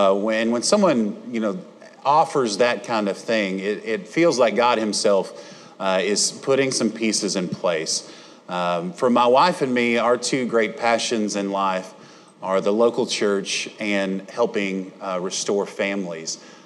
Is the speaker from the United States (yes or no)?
yes; Batesville, Arkansas, United States; I grew up in this area on the Independence-Sharp County line, so Batesville's my hometown.